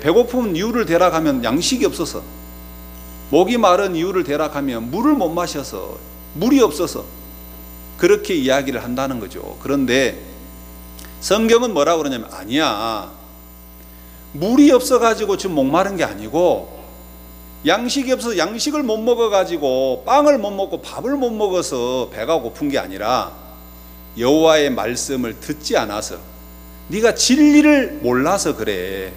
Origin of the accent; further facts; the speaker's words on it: Beolgyo, South Jeolla, South Korea; 제가 예수님을 만나기 전에 저는 시골에서 태어나고 자랐습니다. 제가 고향이 보성 벌교인데, 여기 벌교분들 몇 분 계시더라고요. 벌교인데 그 산자락에, 저희 집은 이렇게 이제 그 산자락에 있는데, 우리나라 최남단 미사일 기지가 있는 그 기지 산자락에